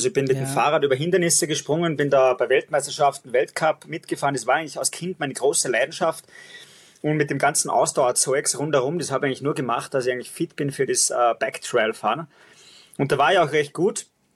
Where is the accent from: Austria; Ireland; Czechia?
Austria; Leogang, Salzburg; ich komme aus dem Salzburger Land. Das ist ja nicht unbedingt typisch von der Region, wo ich herkomme, aus Leogang, dass man da Straßenläufer ist.